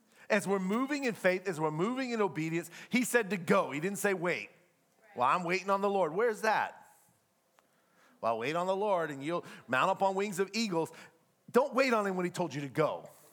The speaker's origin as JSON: {"language": "English", "town": "Atlanta", "region": "Georgia", "country": "United States", "said": "I'm from Atlanta. I know what I'm talking about."}